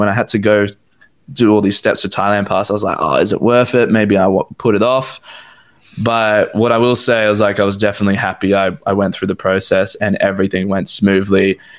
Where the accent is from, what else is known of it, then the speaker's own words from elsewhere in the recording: Australia; But me as an Australian citizen, I had to apply to leave.